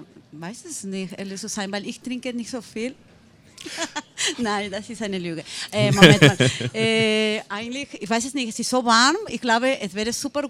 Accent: Peru; German is a second language; Ich komme aus Peru, ich bin nicht Mexikanerin.

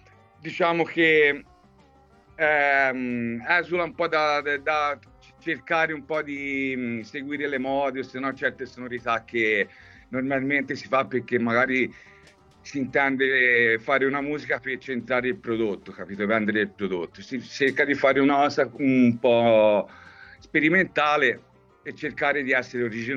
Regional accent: Livorno, Tuscany, Italy; Siamo di Livorno, Toscana.

